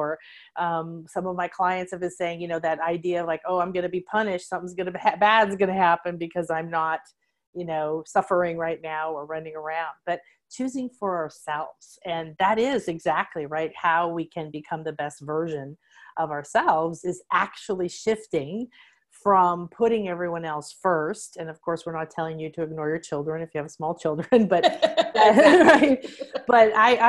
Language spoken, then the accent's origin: English; Midwest, United States; because I know I grew up in the Midwest and in America with that good, hardworking Scandinavian and German family